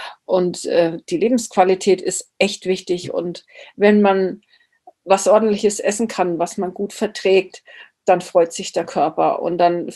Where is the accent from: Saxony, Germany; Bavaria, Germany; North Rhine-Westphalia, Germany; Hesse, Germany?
Bavaria, Germany; Erlangen; Ich bin die … ich komme aus Erlangen.